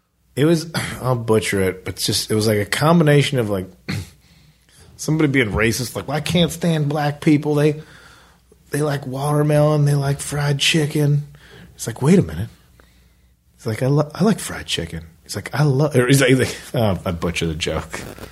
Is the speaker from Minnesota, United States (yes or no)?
no; Chicago, Illinois, United States; And Chicago, my hometown, take care of Dave.